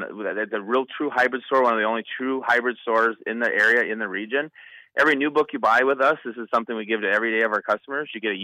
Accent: Grand Forks, North Dakota, United States; also born or lived in Bismarck, United States; now in West Fargo, United States; I'm from the Grand Forks, Grafton area myself, but I went to school down at Concordia, and my wife and I went out to Bismarck for a few years

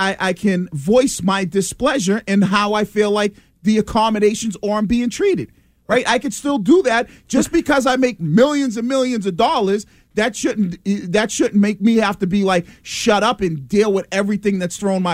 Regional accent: Boston, Massachusetts, United States; I grew up in East Boston in a two-bedroom apartment with five people living in it.

